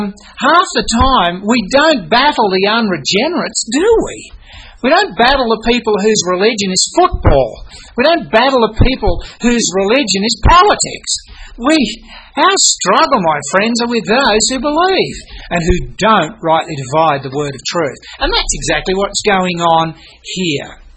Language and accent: English; Australia; as we Australian might say